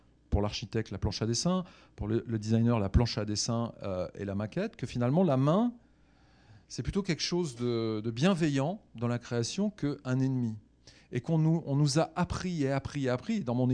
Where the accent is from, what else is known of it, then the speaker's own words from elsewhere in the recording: France; Comme je suis un Français avec la raison critique et mon éducation